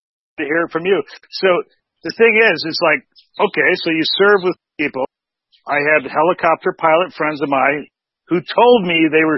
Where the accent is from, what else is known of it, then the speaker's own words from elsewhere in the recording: Rochester, New York, United States; Yeah. Sure. Upstate New York.